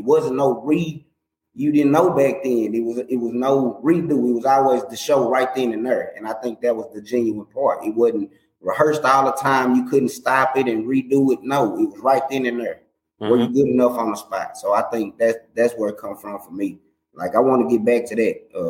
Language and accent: English; Tyler, Texas, United States; now in Dallas, United States; Born and raised in Tyler, moved to Dallas about 8 years back.